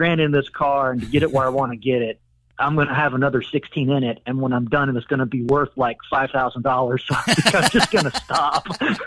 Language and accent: English; Alabama, United States; I didn't grow up in a car culture. I grew up in the Deep South, mm-hmm. in Alabama, but I always loved cars